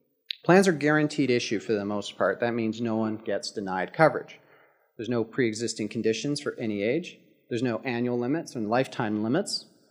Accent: Philadelphia, Pennsylvania, United States; I grew up in outside of the Philadelphia area and near Pennsylvania Dutch country, a lot of Amish folks

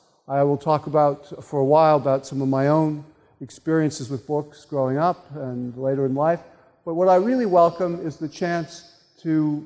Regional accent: Lorain, Ohio, United States; I grew up in Lorain, Ohio, which is a classic Ohio Rust Belt working town. My father was a steel worker.

